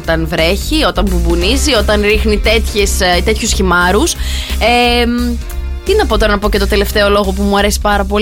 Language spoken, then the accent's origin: Greek; Greece; born there; Γεννηθήκαμε στην Ελλάδα όμως που έχουμε πολύ λιακάδα γενικότερα